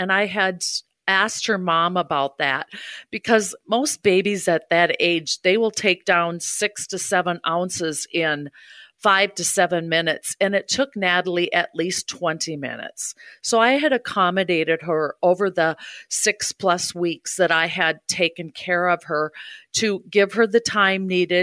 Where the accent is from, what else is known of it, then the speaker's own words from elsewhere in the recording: Hudson, Wisconsin, United States; I grew up in Hudson, Wisconsin. I have three brothers. My dad was a teacher. My mom was a stay-at-home mom.